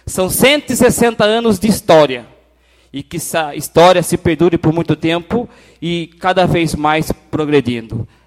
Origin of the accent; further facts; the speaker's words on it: Ibiúna, São Paulo, Brazil; Sou de Ibiúna.